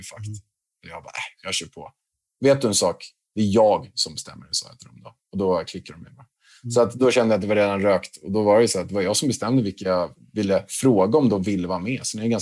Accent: Haninge, Stockholm County, Sweden; Vi har ju bott inne i stan och sen så tänkte vi... Jag kommer från Haninge i grunden.

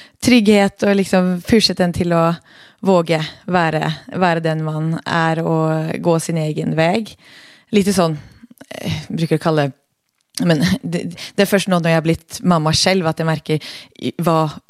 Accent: Oslo, Norway; moved away; Jo, men jag är ju då född och uppväxt i Oslo i Norge

